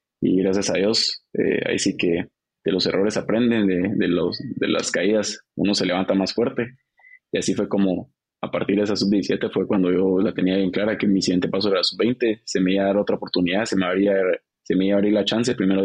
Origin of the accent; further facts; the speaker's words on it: Guatemala; Claro, yo soy guatemalteco, crecí, nací, mi familia es guatemalteca, entonces yo me siento 100% chapín.